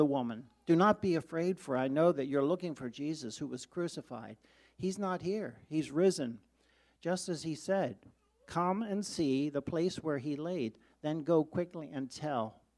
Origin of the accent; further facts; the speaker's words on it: Pennsylvania, United States; We're from Pennsylvania, so you probably wouldn't know Finland Mennonite Church.